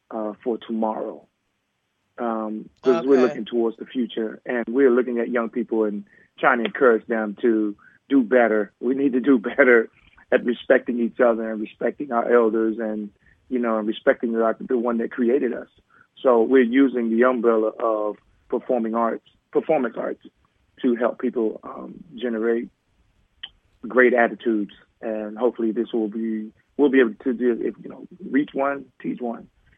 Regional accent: North Carolina, United States; I am opening up a performance academy out in North Carolina, in my hometown where I grew up

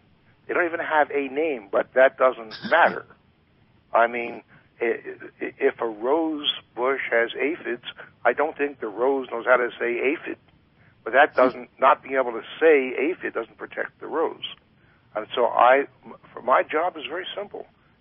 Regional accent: Philadelphia, Pennsylvania, United States; I was brought up right there in Philadelphia

